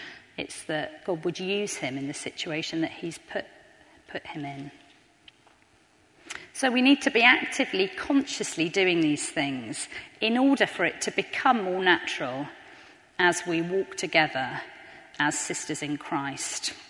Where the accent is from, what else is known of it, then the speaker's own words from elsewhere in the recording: United Kingdom; That's me being very British.